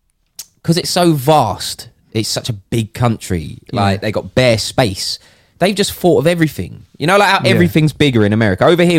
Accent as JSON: {"language": "English", "country": "United Kingdom", "said": "And I was reading the story thinking, as a Brit, I'd love a bit of that right now."}